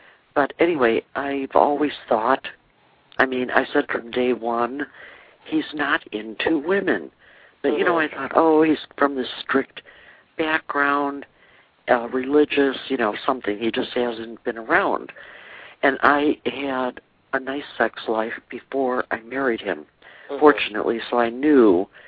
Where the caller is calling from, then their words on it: Cincinnati, Ohio, United States; from Cincinnati.